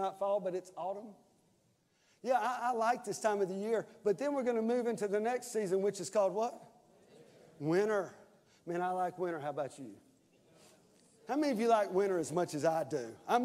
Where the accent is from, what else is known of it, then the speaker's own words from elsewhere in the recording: the South, United States; I mean, I was raised in the South, lived in the South. But one day I ended up in North Carolina